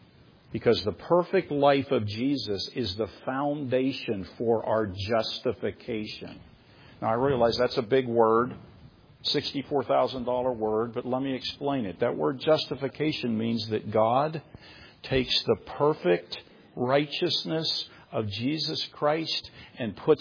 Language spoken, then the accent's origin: English; Pittsburgh, Pennsylvania, United States; You know, I come from the Pittsburgh area.